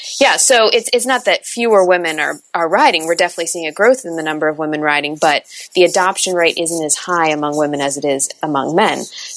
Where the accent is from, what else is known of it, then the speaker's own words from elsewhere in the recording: Krakow, Lesser Poland, Poland; Yeah, we're from Krakow, so we go back to Krakow fairly frequently. We still have family there.